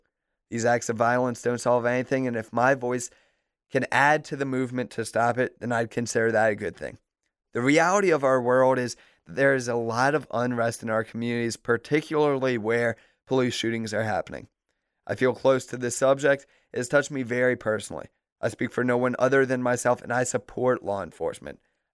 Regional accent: Louisiana, United States; three Baton Rouge police officers from my home state of Louisiana were slain

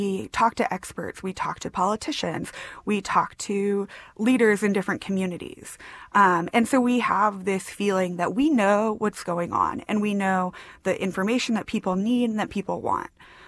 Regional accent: Wichita, Kansas, United States; now in Dallas, United States; I think it helps that I am a transplant here. I'm from Wichita originally, and I've lived in Dallas now about 5 years.

